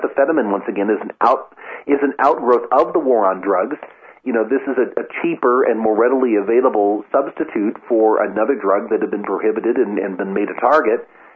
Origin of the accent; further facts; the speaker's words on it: Idaho, United States; I'm a native-born American citizen, born and bred in Idaho.